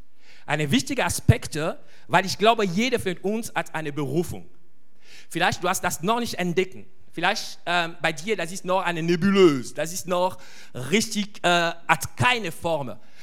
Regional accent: DR Congo; German is a second language; now in Nürnberg, Germany; Ich komme ursprünglich aus dem Kongo.

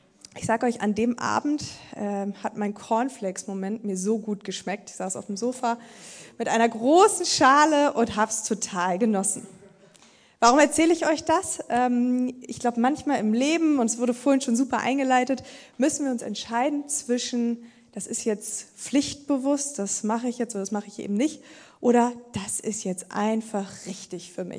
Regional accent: Hanover, Lower Saxony, Germany; also born or lived in United States; Jetzt komme ich aus Hannover, aber ich würde mal sagen, wir alle hier in Norddeutschland sprechen auch noch sehr reines Hochdeutsch.

